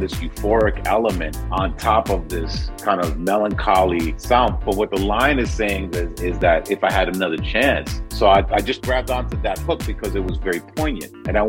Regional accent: New York City, New York, United States; Well, when I first started as a kid growing up in Queens, music was really very cross-cultural. I grew up in a Latin household, so there was lots of merengue and salsa music that we had in the house.

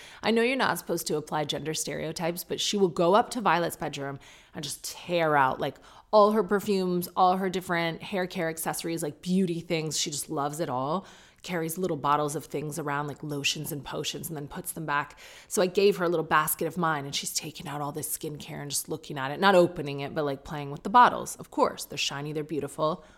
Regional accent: United Kingdom; I'm British a bit enough to just act like it didn't happen.

